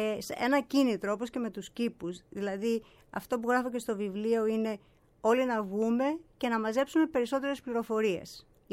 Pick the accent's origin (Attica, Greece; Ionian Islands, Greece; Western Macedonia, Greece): Attica, Greece; Athens; moved away as an adult; now in New York, United States; Η Αθήνα είναι η ζωή, η καρδιά μου, η έμπνευσή μου. Ό,τι κατάφερα στη Νέα Υόρκη είναι επειδή γεννήθηκα στην Ελλάδα. Άρα λοιπόν η Ελλάδα είναι η βάση μου. Τελείωσα το σχολείο εδώ, το κολέγιο.